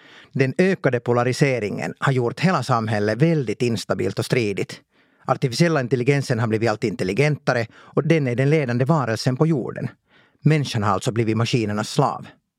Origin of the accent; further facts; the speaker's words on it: Espoo, Uusimaa, Finland; also born or lived in Kauniainen; När jag växte upp i Esbo och Grankulla på 80- och 90-talet var jag mer inställd på att bli diplomat, kock eller pilot.